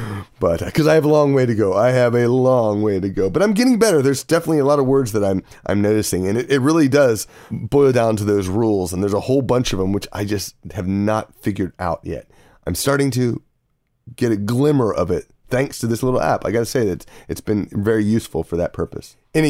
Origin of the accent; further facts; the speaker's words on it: United States; While I'm not a native speaker, I am an Irish-American with exposure to the language, and my pronunciation is pretty good.